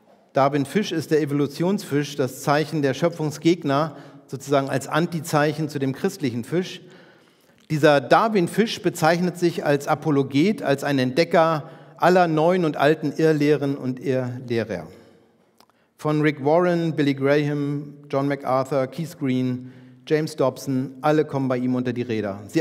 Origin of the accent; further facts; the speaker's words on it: Bergen, Lower Saxony, Germany; Ich komme ja aus Bergen, 80 Kilometer nördlich von hier